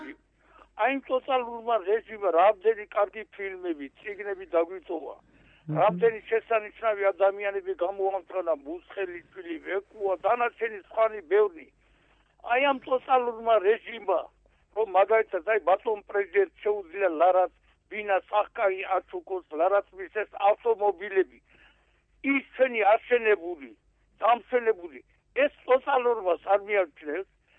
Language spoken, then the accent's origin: Georgian; Kakheti, Georgia; როგორც რიგითი კახელი ვარ.